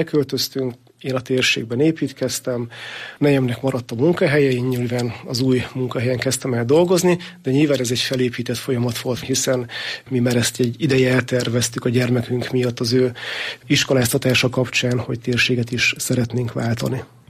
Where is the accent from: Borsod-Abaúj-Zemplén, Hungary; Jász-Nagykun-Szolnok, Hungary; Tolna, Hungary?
Borsod-Abaúj-Zemplén, Hungary; Ózd; Én a rendőri pályafutásom közel 30 évét, egész pontosan 27 évet Ózd városában, az ózdi rendőrkapitányságon töltöttem, tehát minden szakmai előzmény a szülővárosomhoz köt.